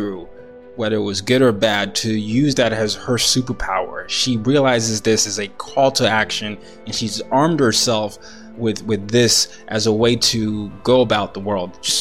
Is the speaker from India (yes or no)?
no; Nigeria; now in United States; whether it's here in the United States, or, you know, growing up in Nigeria, I saw a lot of bleach and creams.